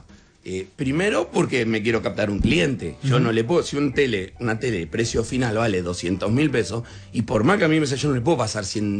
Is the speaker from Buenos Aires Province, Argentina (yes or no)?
yes; Hudson, Buenos Aires Province, Argentina; Soy de Hudson, gente que quede claro.